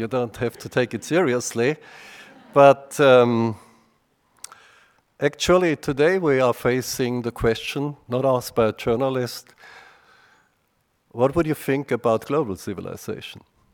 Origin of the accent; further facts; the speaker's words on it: Germany; Now I'm coming from Germany, and in Germany something almost revolutionary is going on.